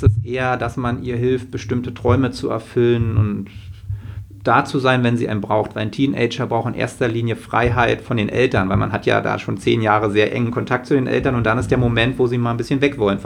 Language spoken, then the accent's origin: German; East Germany, Germany; born or raised there